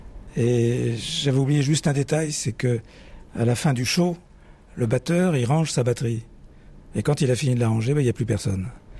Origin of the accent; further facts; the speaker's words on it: Corsica, France; quand on est Corse, réussir des élections, c'est le minimum syndical.